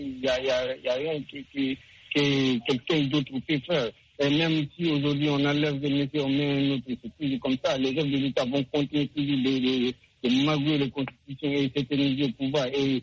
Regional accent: Guinea; Moi, personnellement, je suis de Guinée qu'on a créé

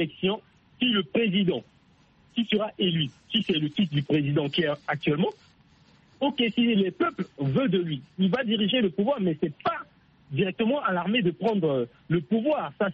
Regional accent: Central African Republic; je suis centrafricain

